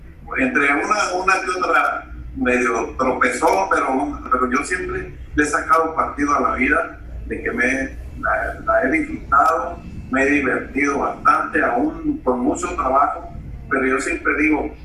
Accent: Mexico; decir soy mexicano, yo creo que es el país que es el número uno en la alegría

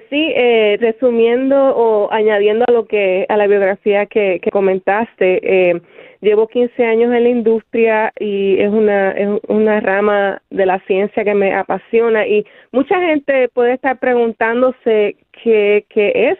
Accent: Bayamón, Puerto Rico; Sí, de ahí estudié, pero soy nacida y criada en Bayamón, Puerto Rico.

